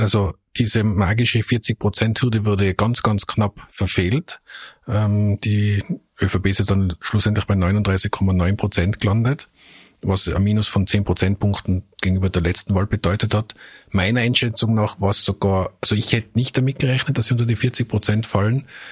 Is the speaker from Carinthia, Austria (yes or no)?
no; Tyrol, Austria; Ja, ich kann das sagen als Tiroler.